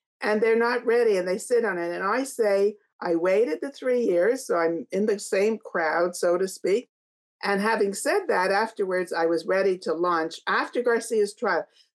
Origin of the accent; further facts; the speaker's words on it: Canada; I don't know if I said before, I'm from Canada.